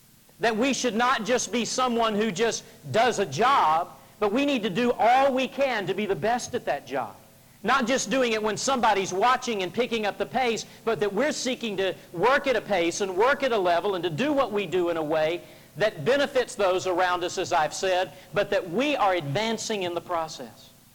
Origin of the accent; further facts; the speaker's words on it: Memphis, Tennessee, United States; about 25,000 students in my hometown of Memphis, Tennessee